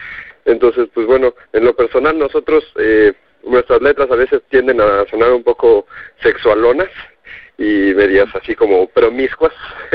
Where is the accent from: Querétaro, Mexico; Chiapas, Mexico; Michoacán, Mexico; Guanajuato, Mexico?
Chiapas, Mexico; te diré que aquí en Chiapas, bueno, no lo habíamos comentado yo, y toda la banda somos de Chiapas.